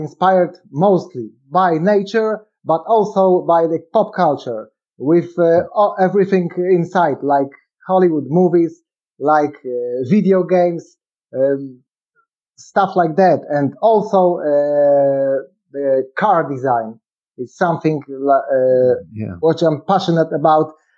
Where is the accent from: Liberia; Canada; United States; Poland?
Poland; English is a second language; So hello, everybody. … I'm from Poland. I'm knife designer working with Best Tech Knives.